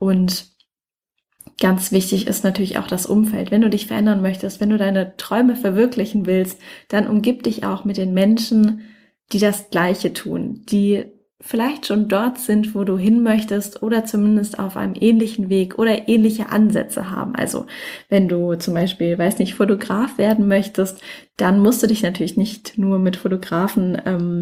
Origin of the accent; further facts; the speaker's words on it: Mannheim, Baden-Württemberg, Germany; Ich komme ja ursprünglich aus Mannheim.